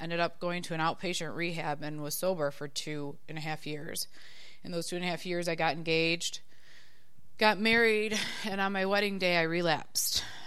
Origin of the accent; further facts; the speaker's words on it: Chicago, Illinois, United States; I'm 33 years old. I'm from Chicago.